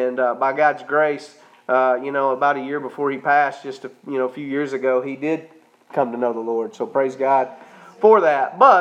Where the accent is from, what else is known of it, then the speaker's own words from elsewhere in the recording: Florence, Alabama, United States; I was born and raised down here in Florence, Alabama, to a good family, but not a godly family.